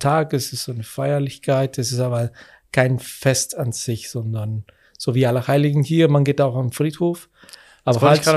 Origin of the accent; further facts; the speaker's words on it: Mexico; German is a second language; now in Germany; also ich komme ursprünglich aus Mexiko und ich kenne das seit immer schon.